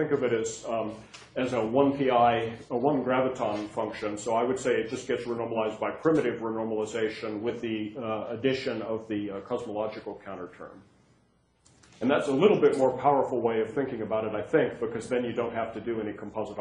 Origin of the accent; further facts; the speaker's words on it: United States; Oh, first off, look, as an American, I can't tolerate this.